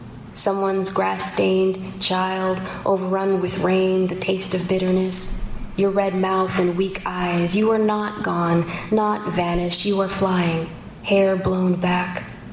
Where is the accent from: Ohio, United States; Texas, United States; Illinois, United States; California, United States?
Ohio, United States; I grew up in Ohio where we don't have the ocean or riptides, and so I never knew how to negotiate those kinds of things until I came here.